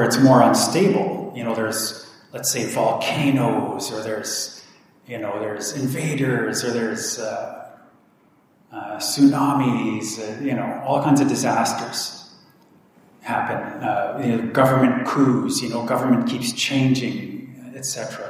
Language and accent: English; Canada; Okay, so I'm from Canada. So Canada would be called a loose culture. Okay, I grew up in a very liberal part of Canada.